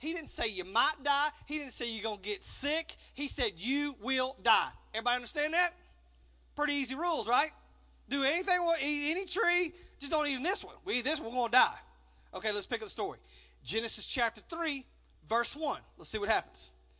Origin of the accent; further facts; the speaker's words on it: Texas, United States; and I'm from Texas, so this is for my Texas friends